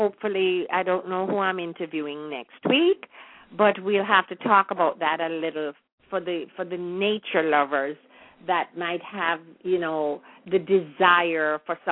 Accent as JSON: {"language": "English", "town": "Kingston", "country": "Jamaica", "tie": "born or raised there", "said": "So I was born and raised in Kingston, but a really country girl at heart."}